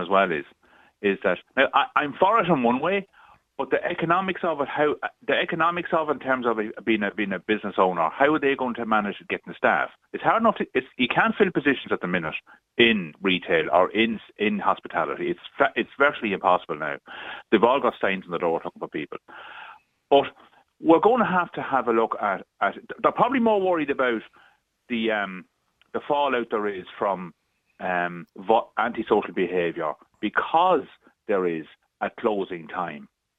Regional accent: Ulster, Ireland; I'm from County Cavan, right?

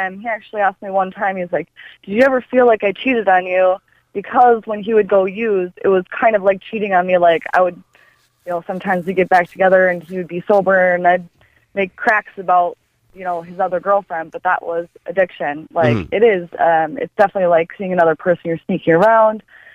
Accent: Minnesota, United States; now in Ireland; I'm from Minnesota still.

